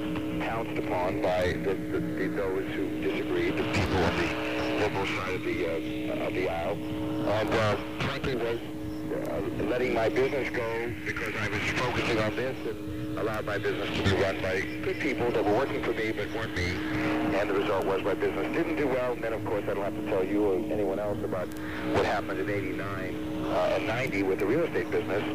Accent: Indianapolis, Indiana, United States; moved away; I was born and raised in Indianapolis, but left here in 1969, moved to Cincinnati because of business opportunity there.

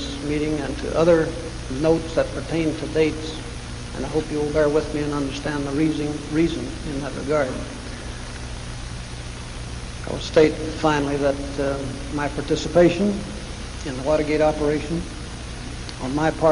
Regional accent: Waurika, Oklahoma, United States; born there; I was born in 1924 in Waurika, W-A-U-R-I-K-A, Waurika, Oklahoma.

